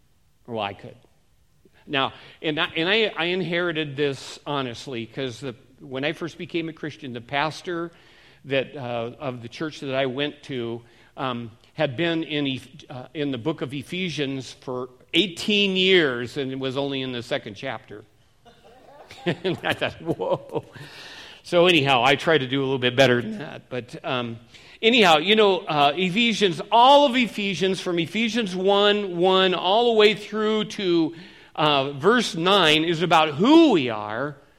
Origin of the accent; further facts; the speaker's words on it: Seattle, Washington, United States; I was born and raised in Seattle, so and my parents were boaters